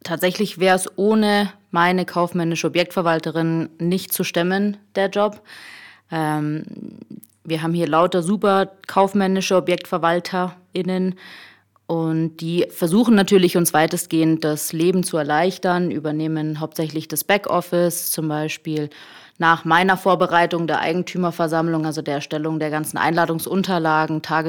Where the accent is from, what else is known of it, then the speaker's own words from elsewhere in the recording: Unterhaching, Bavaria, Germany; Ja, also ich komme aus Unterhaching, bin dort auch zur Schule gegangen, habe dort auf dem Gymnasium mein Abitur gemacht.